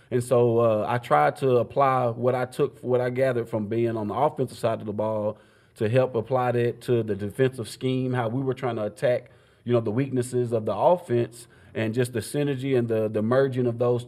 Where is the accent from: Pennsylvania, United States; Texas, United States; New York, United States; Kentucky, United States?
Kentucky, United States; Paducah; now in Atlanta, United States; I still have my home in Atlanta, Georgia, but I also have a farm property in my hometown of Paducah, Kentucky as well.